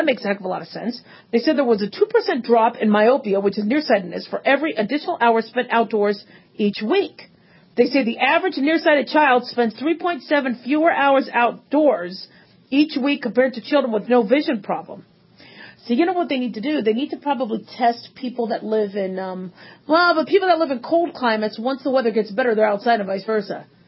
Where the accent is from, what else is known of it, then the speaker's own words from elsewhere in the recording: Phoenix, Arizona, United States; I mean, you know, we grew up in Phoenix. It was very, very hot.